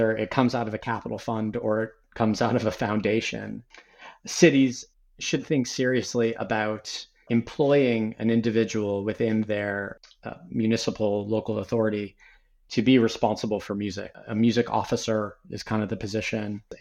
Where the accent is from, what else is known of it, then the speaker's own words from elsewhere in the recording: Canada; now in United Kingdom; I'm Canadian. I live in the UK, but I spend a lot of time working in the US and in lots of other countries. I'm not American